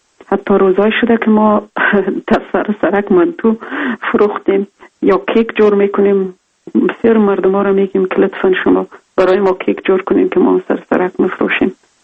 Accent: Afghanistan; moved away; هنوزم من یک افغان هستم، افغان خواهد موند.

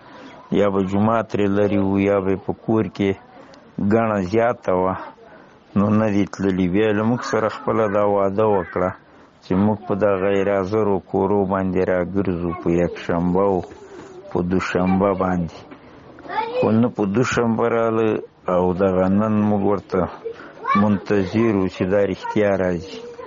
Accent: Paktia, Afghanistan; موږ میشت د ننګرهار په ولایت کې د څو ولایتو میشت ولسونه یو چې په هغې کې موږ د پکتیا د ولایت یو د بوټیکور د ولسوالۍ د باریکاو په سیمه کې هم شتون ده

